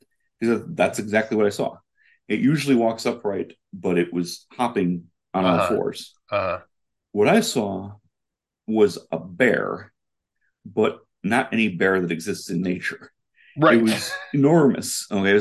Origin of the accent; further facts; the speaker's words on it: Wisconsin, United States; now in Milwaukee, United States; And so I grew up in Fond du Lac County, which is a different part of the state, and I currently live in Milwaukee.